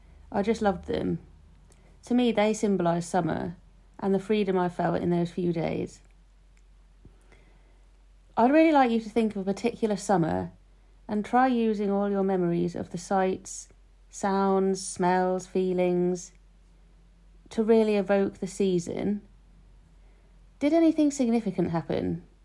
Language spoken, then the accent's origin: English; Norwich, East of England, United Kingdom; I'm from Norwich